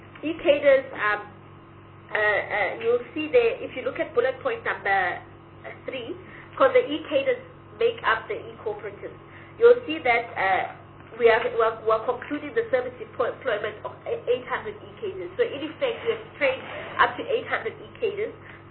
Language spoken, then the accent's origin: English; Limpopo, South Africa; That is exactly where we are from. We're from Haskukuni.